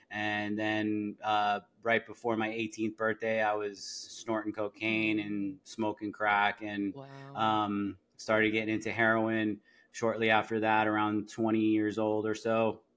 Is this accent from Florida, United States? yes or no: yes; Florida, United States; now in Chattanooga, United States; I grew up in South Florida, so it's a big change